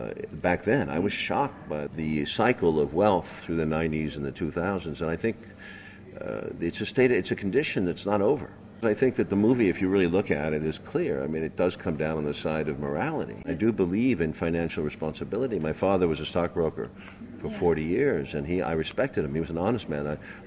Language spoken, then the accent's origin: English; United States; My country does this over and over again. That's what concerns me. I'm American.